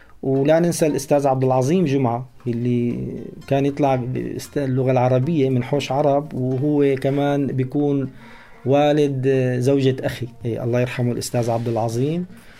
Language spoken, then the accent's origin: Arabic; Assal al-Ward, Rif Dimashq, Syria; لهجتنا نحن بالذات أهل عسالة بتتميز عن القلمون كله بهذا الموضوع، كونه يمكن كوننا أقرب قرية للحدود اللبنانية صراحة.